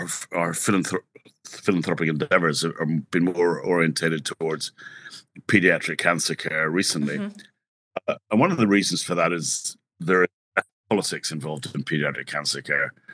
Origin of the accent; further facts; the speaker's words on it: London, United Kingdom; There's London, which is my hometown, so that's an important one.